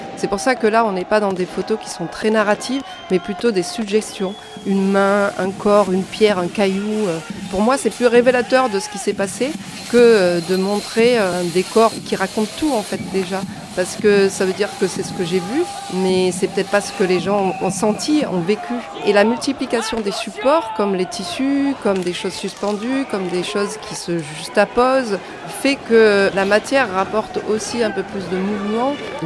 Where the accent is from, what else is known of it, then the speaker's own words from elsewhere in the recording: Marseille, Provence-Alpes-Côte d'Azur, France; je suis marseillaise.